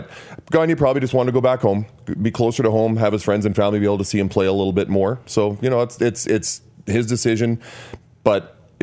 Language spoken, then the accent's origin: English; Canada; being a Canadian, just a Canadian player and going down to the States